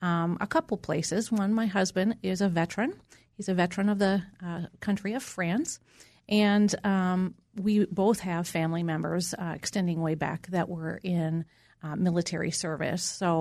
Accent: Minnesota, United States; I grew up in Minnesota, southern Minnesota

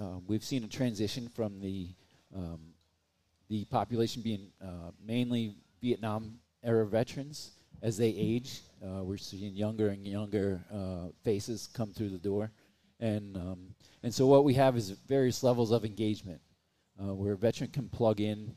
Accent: New York, United States; I grew up in New York. I was very familiar with homeless people, obviously familiar with veterans, but the combination struck me.

